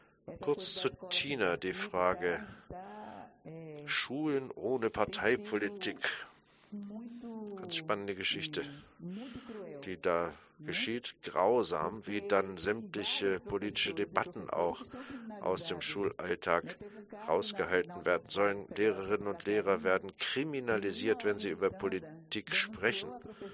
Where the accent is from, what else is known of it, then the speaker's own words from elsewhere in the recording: Brazil; Bei uns in Brasilien.